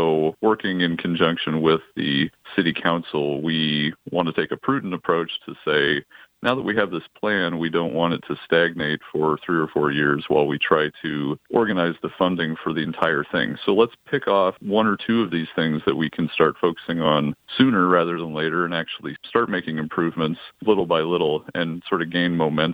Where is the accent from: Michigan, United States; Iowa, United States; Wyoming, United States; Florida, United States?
Iowa, United States; Denison; So I'm originally from Denison, Iowa, so Western Iowa. We moved here in 99